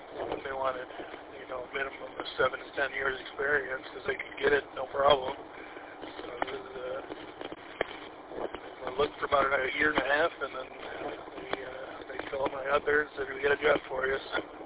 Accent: Warren, Michigan, United States; I grew up in Warren. I grew up in Warren and was down there

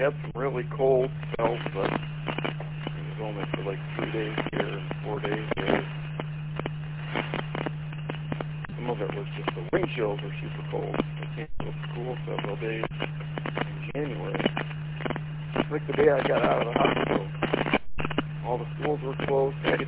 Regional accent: Runyon Lake, Michigan, United States; I grew up on Runyon Lake, so when you're coming through Fenton, you get just south of Fenton, you got White Lake Road, you get off there and you can go to Runyon Lake.

